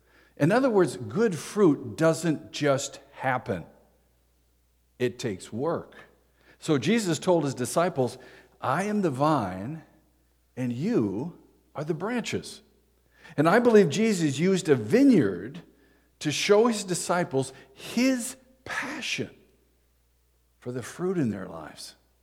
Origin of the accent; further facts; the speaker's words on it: Minnesota, United States; Well, I'm from Minnesota. You have to understand that. I just figured that's the way it was all in California.